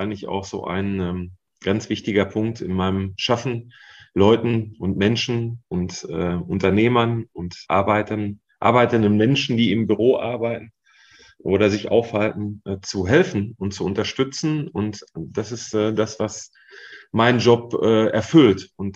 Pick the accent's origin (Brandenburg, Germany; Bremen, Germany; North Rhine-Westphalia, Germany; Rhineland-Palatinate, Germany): North Rhine-Westphalia, Germany; Iserlohn; born there; Also ich komme ja aus Iserlohn gebürtig und bin auch hierhin wieder zurückgekehrt, der Liebe halber.